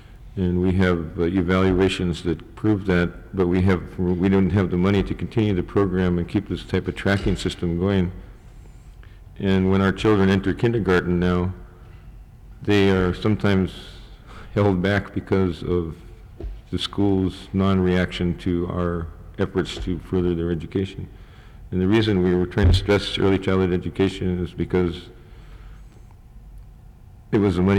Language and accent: English; Craig, Alaska, United States; I'm originally from Craig, Alaska. I was born in 1947. I'm a Haida and of the Eagle Clan.